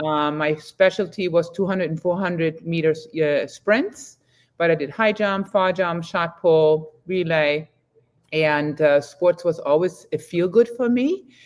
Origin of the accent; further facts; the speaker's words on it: Berlin, Germany; Born and raised in Berlin West, the wall was still up.